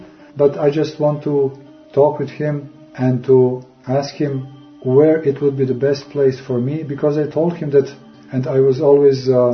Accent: Belgrade, Serbia; English is a second language; moved away as an adult; also born or lived in New York City, United States; I was born in Belgrade, 1960, that there I finished my schooling, my university, that actually, I was a dentist and the artist at the same time.

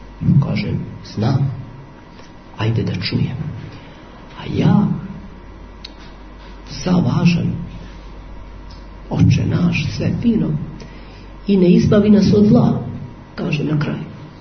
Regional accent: Kotraža, Šumadija and Western Serbia, Serbia; ja sam tamo iz Rgačevskog kraja, od Guče, selo Kotraža, pa tu blizu je jezero

